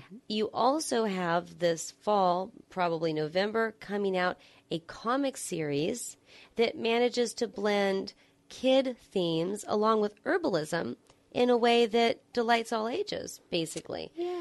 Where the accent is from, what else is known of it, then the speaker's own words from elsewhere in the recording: California, United States; I mean, I grew up in California, and I haven't been down a while